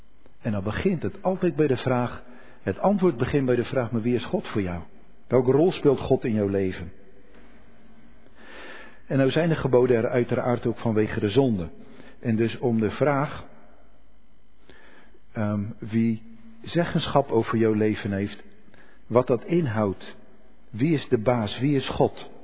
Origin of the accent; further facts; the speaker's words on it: Netherlands; Dan krijg je dat allergische gedoe van wij als Nederlanders, ik moet niks.